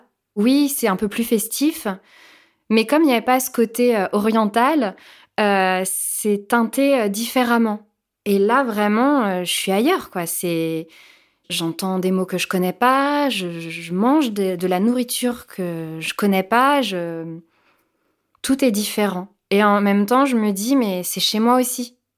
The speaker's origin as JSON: {"language": "French", "country": "France", "said": "quand j'étais petite, je me souviens que je disais toujours que c'était trop triste que je venais que de France."}